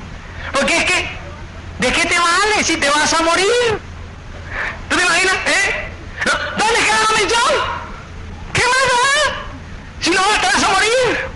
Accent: Cuba; now in Spain; yo llego a España, y me compré la mitad del dinero, ¿verdad? Que uno, como es cubano, tiene que impresionar a los demás

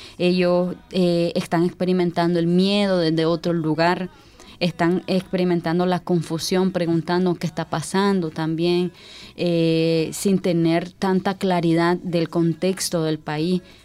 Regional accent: Nicaragua; con todo lo que estamos pasando como país también, como sociedad nicaragüense

